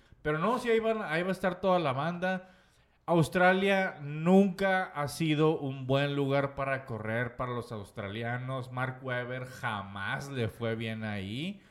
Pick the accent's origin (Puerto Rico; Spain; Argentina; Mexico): Mexico; Güey, soy mexicano.